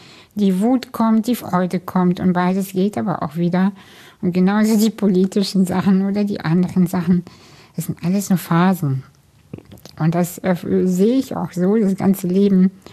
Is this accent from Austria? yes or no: no; Kazakhstan; now in Germany; Weil ich komme aus einer Arbeiterfamilie, wir sind aus Kasachstan emigriert.